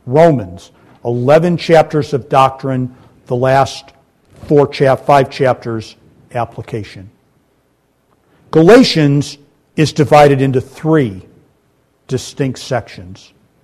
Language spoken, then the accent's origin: English; Michigan, United States; also born or lived in Ohio; I was born in Ohio and raised in Michigan.